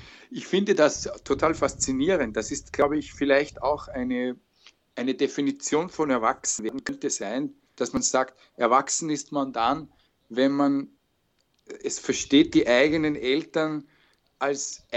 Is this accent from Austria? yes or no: yes; Eferding, Upper Austria, Austria; Auf diesem Feldweg im Bezirk Everding, wo ich aufgewachsen bin.